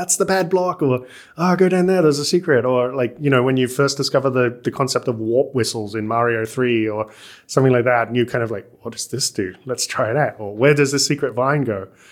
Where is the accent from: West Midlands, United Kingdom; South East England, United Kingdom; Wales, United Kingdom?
West Midlands, United Kingdom; Coventry; where I grew up in Coventry in the UK, it's a nice city. It's kind of known for its universities these days. It's where like Jaguar Motors came from. It's a bit rough around the edges